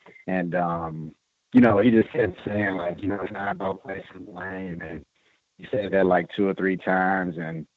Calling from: Missouri, United States; I'm the caller from Missouri who actually recommended the guest.

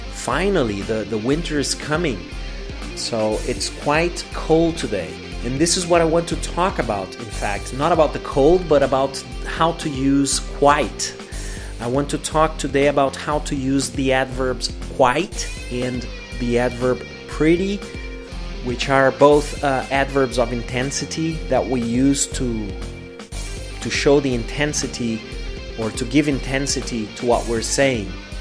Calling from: Porto Alegre, Rio Grande do Sul, Brazil; English is a second language

